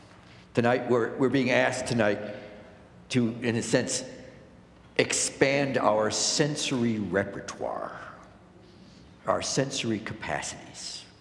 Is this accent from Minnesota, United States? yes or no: no; Chicago, Illinois, United States; I'm from Chicago. We got nice things in Chicago.